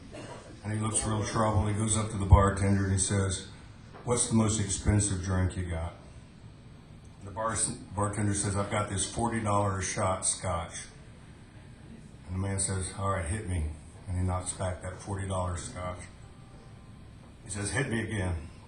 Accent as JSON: {"language": "English", "town": "Atlanta", "region": "Georgia", "country": "United States", "said": "And I'm from Atlanta, Georgia."}